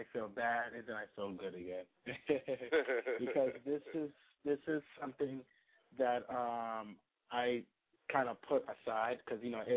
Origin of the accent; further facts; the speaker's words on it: Bronx, New York, United States; Okay, I'm from the Bronx, New York.